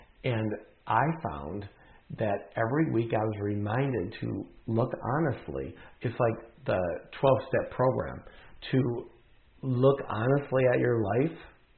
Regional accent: Wisconsin, United States; So when I grew up in Wisconsin, in our church, every single week in the service, we were a Protestant church that broke away from the Catholic church in the Dutch culture

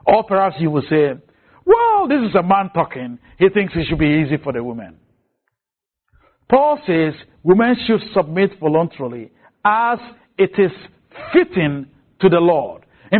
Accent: Ghana; now in United States; I grew up in Ghana.

